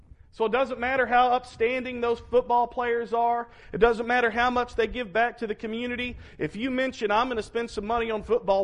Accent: Arkadelphia, Arkansas, United States; now in Mount Pleasant, United States; but it meant a lot to the small town I grew up in Arkadelphia.

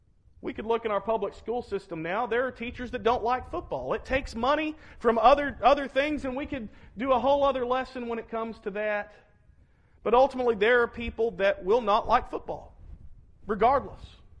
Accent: Arkadelphia, Arkansas, United States; now in Mount Pleasant, United States; but it meant a lot to the small town I grew up in Arkadelphia.

